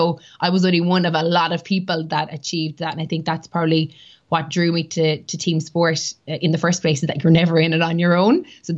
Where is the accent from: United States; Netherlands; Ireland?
Ireland; Cork, Munster; moved away as an adult; now in Dublin, Ireland; And I moved from Cork to Dublin. Dad would probably say that was one of the biggest decisions that I ever made, because he can't understand why anybody would want to leave Cork.